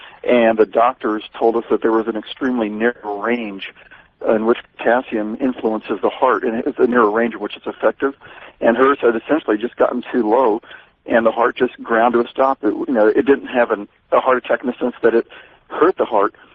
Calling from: Austin, Texas, United States; Austin, Texas.

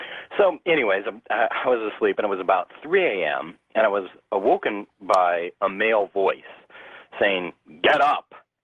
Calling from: Port Orchard, Washington, United States; Yeah, hi, George. … from Port Orchard, Washington.

